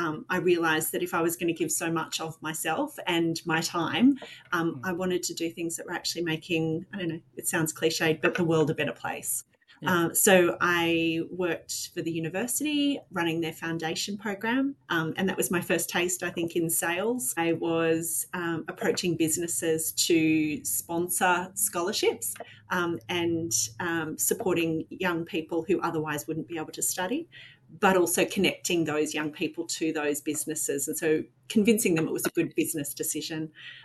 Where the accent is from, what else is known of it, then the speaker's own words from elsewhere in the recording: Bathurst, New South Wales, Australia; I grew up in Bathurst, went to the local uni